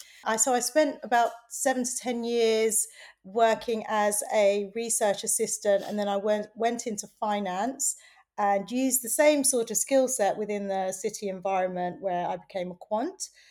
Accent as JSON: {"language": "English", "region": "London", "country": "United Kingdom", "tie": "born or raised there", "said": "So my heritage is Bangladeshi, and I grew up on Brick Lane"}